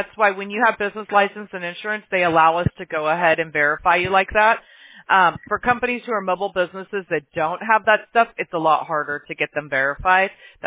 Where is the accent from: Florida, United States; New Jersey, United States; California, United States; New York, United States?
California, United States; also born or lived in Alabama; I'm from California, right? Well, I was born in Alabama, then my family moved to California, then I have some family that's still back there